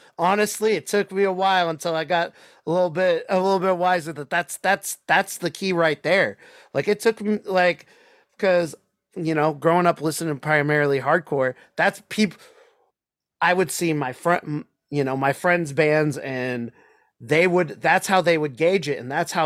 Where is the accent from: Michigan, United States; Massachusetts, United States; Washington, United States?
Washington, United States; Seattle; I'm from the Seattle scene where some shows it's depending on what crowd and what bands you're going to get people just hands folded. We have a thing called the Seattle Freeze here